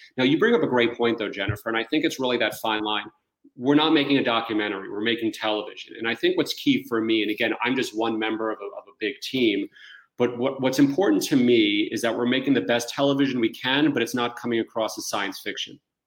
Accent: New York, United States; I'm from New York, so any excuse I have to get back there is always a great thing for me.

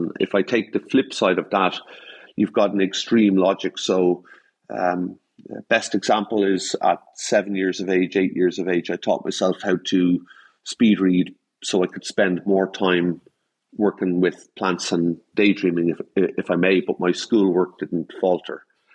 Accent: Ireland; I've got a different accent. I'm Irish

